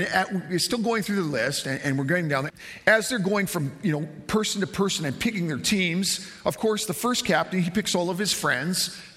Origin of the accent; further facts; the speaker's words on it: Clavette, Saskatchewan, Canada; I've lived in a lot of places, but as a young child, I grew up in Clavette, Saskatchewan. Now, Clavette is about half an hour out of Saskatoon, 20 minutes out of Saskatoon. And we used to live on a little hobby farm.